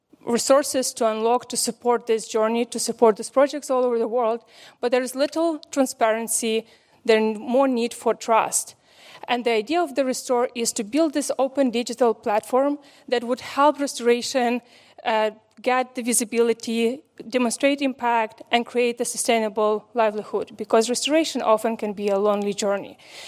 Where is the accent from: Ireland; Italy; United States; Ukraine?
Ukraine; English is a second language; moved away as an adult; now in Austria; I'm originally from Ukraine, and over 10 years ago, I moved to Austria.